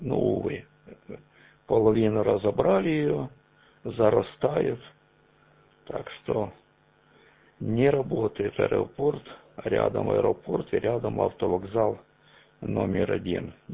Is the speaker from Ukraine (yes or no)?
yes; Donetsk Oblast, Ukraine; Я сам родом с Донецкой области.